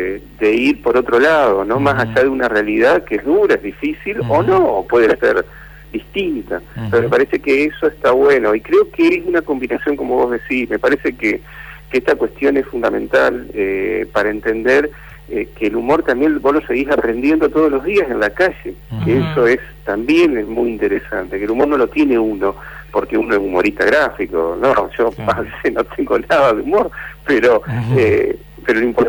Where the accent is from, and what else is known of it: Argentina